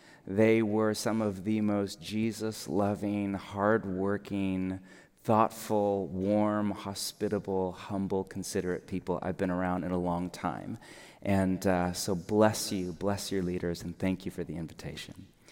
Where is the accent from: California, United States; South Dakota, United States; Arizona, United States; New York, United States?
California, United States; now in Portland, United States; I'm originally from California, but for many years have been in Portland, Oregon, up in the Pacific Northwest